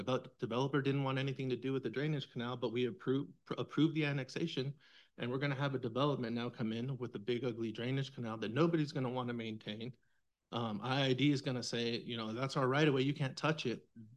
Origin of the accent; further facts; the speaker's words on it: California, United States; I'm 43 years old. I was born and raised in Imperial County, fifth generation, you know, all that good stuff.